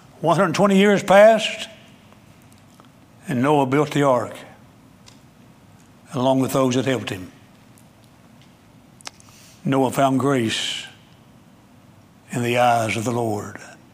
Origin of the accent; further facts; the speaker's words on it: West Virginia, United States; I'm 78 years old. And growing up in the West Virginia country setting, going to church most of my life